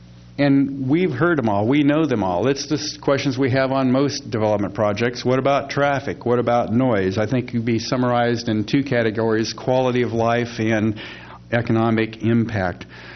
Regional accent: Atascadero, California, United States; I remember growing up in Atascadero, it just seems like we had a easier time to talk about some of our differences.

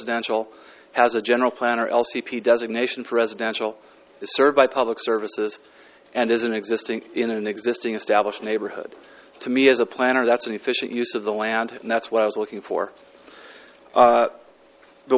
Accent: Isla Vista, California, United States; I'm originally from Santa Barbara, actually Isla Vista, if you can believe that.

